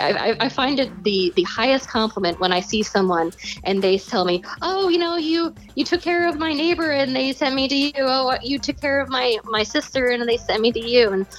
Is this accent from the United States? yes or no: yes; Fairbanks, Alaska, United States; now in Astoria, United States; Yeah, well, so I'm actually from Fairbanks, Alaska.